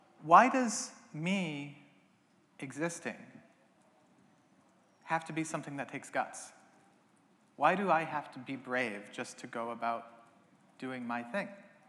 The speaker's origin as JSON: {"language": "English", "region": "Virginia", "country": "United States", "said": "I'm also from the United States where I live in Charlottesville, Virginia."}